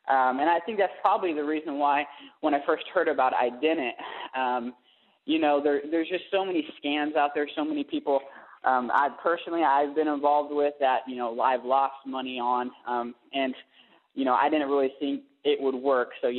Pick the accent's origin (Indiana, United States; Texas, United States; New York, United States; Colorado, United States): Indiana, United States; I'm from Indiana.